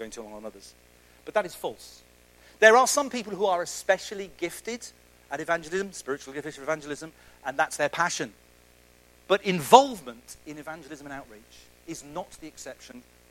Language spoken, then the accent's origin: English; Oxford, South East England, United Kingdom; now in Istanbul, Turkey; I come from Oxford, but I've been living in Istanbul for 12 years. Got a wife, 4 children. I love Turkey.